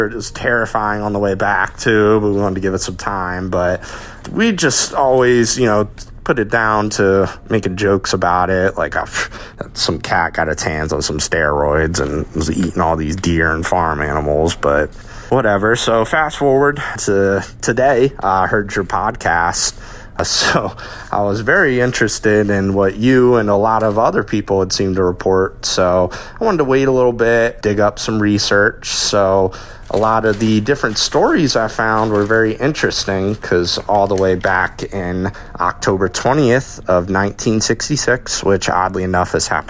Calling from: Maryland, United States; I'm calling from Maryland on a Hometown Legends call.

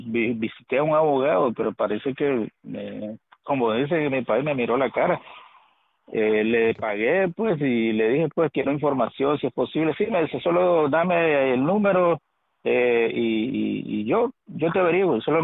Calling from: Nicaragua; soy nicaragüense, pues

